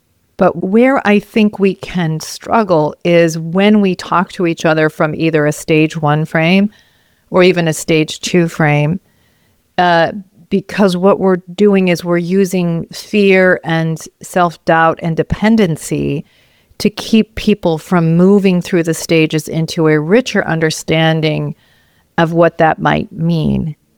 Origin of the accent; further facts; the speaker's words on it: Vermont, United States; It might be something about growing up in Vermont, New England.